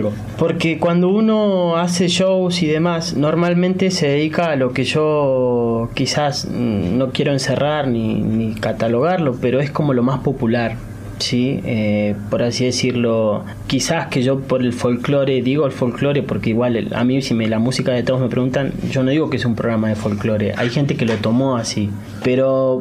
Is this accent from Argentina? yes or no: yes; Zapala, Neuquén, Argentina; una producción de acá, de Zapala, digo yo de Zapala, pues lo defiendo conmigo, pues soy nativo de acá